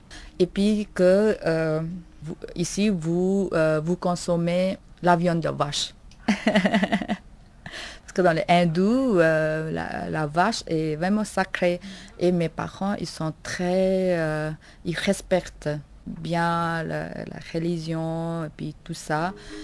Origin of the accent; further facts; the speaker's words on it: Nepal; now in Switzerland; Et moi, je viens de Népal.